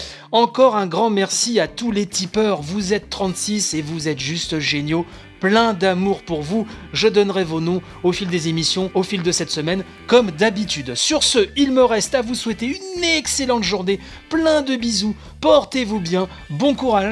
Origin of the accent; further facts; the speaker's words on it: France; c'est quand même incroyable que tous ces jeux arrivent chez nous en France.